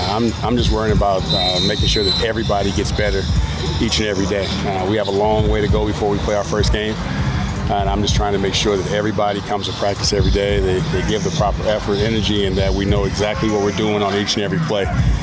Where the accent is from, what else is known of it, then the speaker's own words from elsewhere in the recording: California, United States; now in Eugene, United States; I'm originally from California, but both my kids were born here in Oregon, so I've been here before.